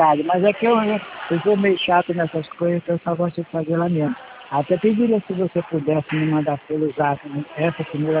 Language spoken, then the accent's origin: Portuguese; Rio de Janeiro, Brazil; Eu sou aqui do Rio.